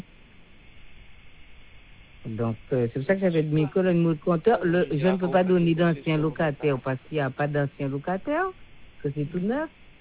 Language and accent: French; Trois-Rivières, Quebec, Canada; Parce que moi, je suis de Trois-Rivières.